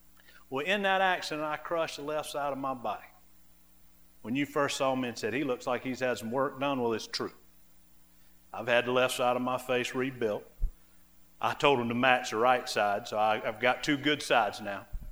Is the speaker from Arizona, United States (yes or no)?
no; Augusta, Georgia, United States; I grew up in Augusta, Georgia, very blessed to have a mama and a daddy who loved me, provided for me, and raised me upright.